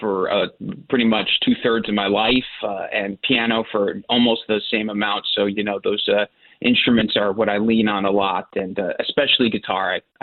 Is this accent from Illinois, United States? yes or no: no; Danbury, Connecticut, United States; moved away; also born or lived in Zurich, Switzerland / Oxford, Connecticut; I was born in Zurich, Switzerland, and we moved to Danbury, Connecticut when I was about 4 years old.